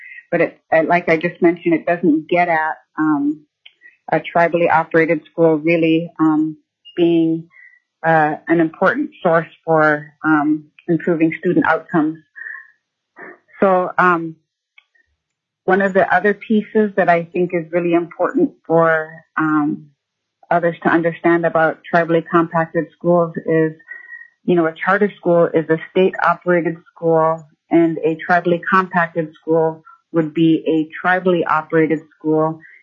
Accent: Fairbanks, Alaska, United States; I'm from Fairbanks, and I also work in Kotzebue in the Northwest Arctic region.

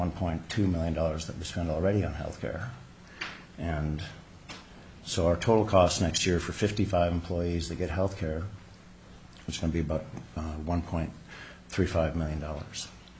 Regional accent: Alaska, United States; I'm a product of Alaska schools. I grew up in Northwest Arctic. I graduated from the University of Alaska, went to Fairbanks, Anchorage

